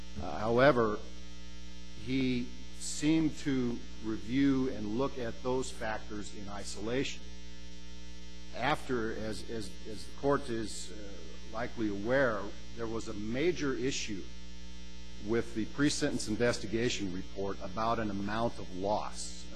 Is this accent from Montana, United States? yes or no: yes; Helena, Montana, United States; I'm a lawyer from Helena, Montana.